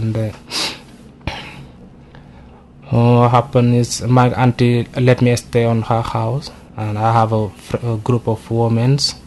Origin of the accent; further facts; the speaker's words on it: Senegal; moved away as an adult; now in United Kingdom; I'm from Senegal. I'm 24 years old. I've been in UK for 3 years now. Came in UK in December 2008.